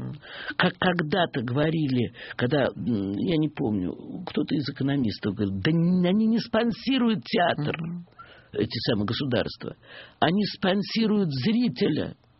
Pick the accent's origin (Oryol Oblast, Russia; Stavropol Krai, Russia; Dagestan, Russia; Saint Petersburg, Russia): Saint Petersburg, Russia; now in Moscow, Russia; Вот я уехала из Ленинграда. Живу в Москве.